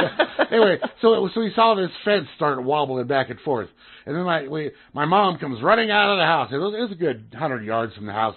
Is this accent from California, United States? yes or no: yes; California, United States; I've been through tons of them. Yeah, growing up in California, you know.